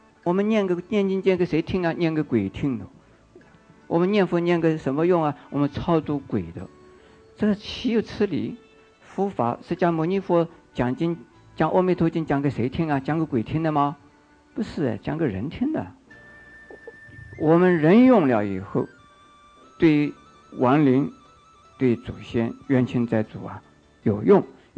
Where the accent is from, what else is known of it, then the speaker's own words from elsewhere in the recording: China; 我们中国人很喜欢骂人家祖宗十八代